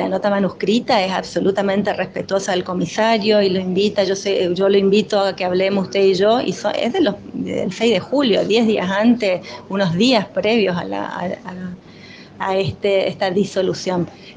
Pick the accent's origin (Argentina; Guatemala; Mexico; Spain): Argentina; Chaco; Ninguno de nosotros crecimos, los que crecimos en Chaco, no sabíamos de esto